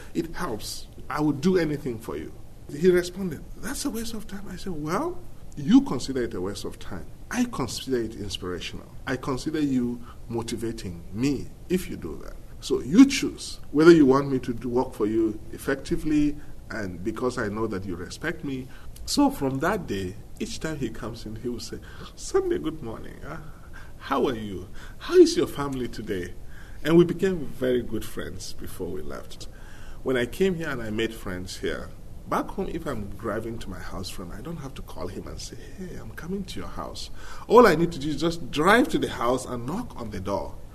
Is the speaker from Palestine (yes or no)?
no; Plateau, Nigeria; now in Iowa City, United States; so I live in Iowa City. Nigeria is on the western coast of Africa. I grew up in the rural area. I was born in a very small village in north central Nigeria, in a state that is called Plateau State. My parents were farmers.